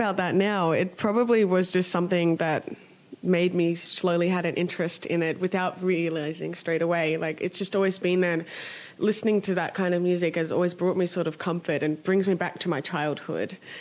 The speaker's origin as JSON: {"language": "English", "country": "Australia", "tie": "born there", "said": "I was born in Australia in 1995."}